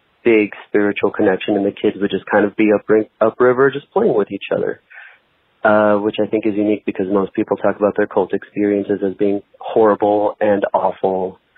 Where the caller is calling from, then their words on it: San Francisco Bay Area, California, United States; I am from the Bay Area in California, sitting here as the world burns all around me.